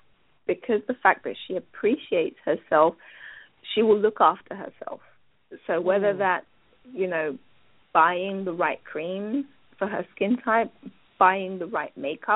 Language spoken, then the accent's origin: English; London, United Kingdom; when I was growing up in London. I was the only black girl in my in my primary school.